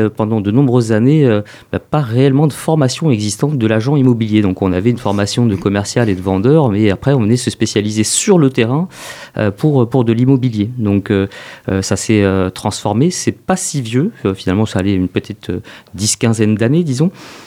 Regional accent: Chancelade, Nouvelle-Aquitaine, France; Donc, on vient de Chancelade. Déjà, ça, c'est important. Historiquement, on vient d'une autre région, mais on est ici depuis de nombreuses années.

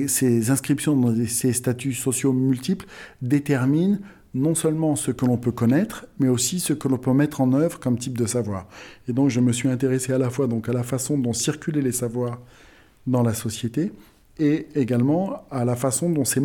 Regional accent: France; où, quand bien même en tant que Français, je ne participais pas de l'histoire de l'Afrique du Sud

